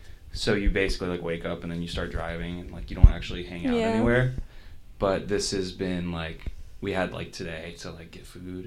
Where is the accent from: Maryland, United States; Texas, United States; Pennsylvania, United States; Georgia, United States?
Maryland, United States; Baltimore; So we're from Baltimore, Maryland, and we're on our first like East Coast New England tour.